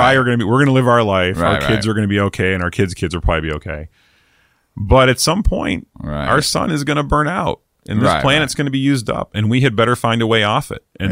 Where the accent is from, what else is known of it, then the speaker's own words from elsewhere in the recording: East Coast, United States; moved away; I'm from the East Coast originally.